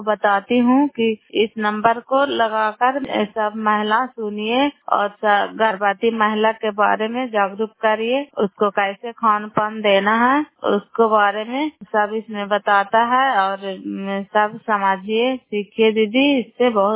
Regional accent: Bariganj, Bihar, India; नालंदा जिला कराय ब्लॉक मकरौता पंचायत ग्राम बैरीगंज की निवासी हूँ

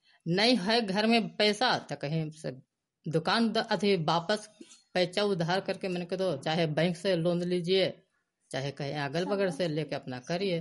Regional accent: Murdallichak, India; मैं मुरदल्लीचक के रहने वाला हूँ। मैं हरियामा पंचायत के हूँ।

